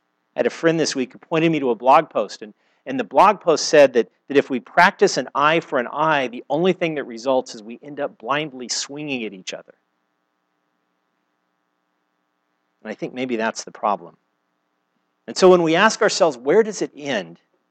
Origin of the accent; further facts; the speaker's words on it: Santa Maria, California, United States; I grew up in Santa Maria, so we're near Vandenberg.